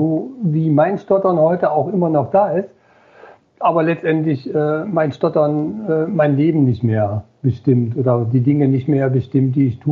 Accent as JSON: {"language": "German", "region": "Eifel", "country": "Germany", "tie": "born or raised there", "said": "ich bin aufgewachsen in der Eifel"}